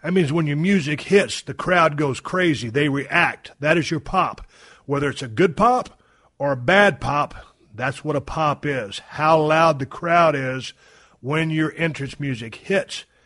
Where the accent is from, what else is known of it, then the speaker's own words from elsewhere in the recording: Texas, United States; growing up in South Texas, you know, you play football, baseball, and you run track.